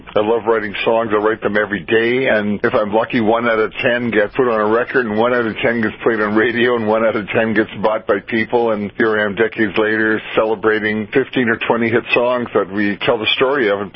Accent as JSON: {"language": "English", "town": "Winnipeg", "region": "Manitoba", "country": "Canada", "tie": "born or raised there", "said": "I've gone and sat through 3 hours of … who I grew up with in Winnipeg"}